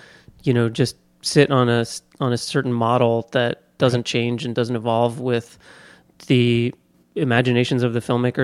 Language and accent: English; New York, United States; I lived on the sixth story of this 6-floor walk up, and growing up in New York, you know, as Dan did as well, I think we all hung out on rooftops, because in New York you're always looking for funky spaces.